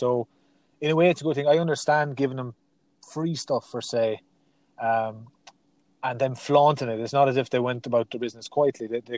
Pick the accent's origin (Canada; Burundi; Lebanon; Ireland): Ireland; I'm from Ireland, so our national league or our local league, it's subpar to say the least.